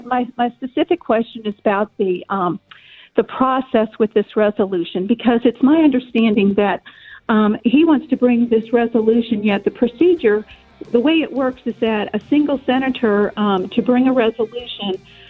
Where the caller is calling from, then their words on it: Raleigh, North Carolina, United States; The Raleigh area.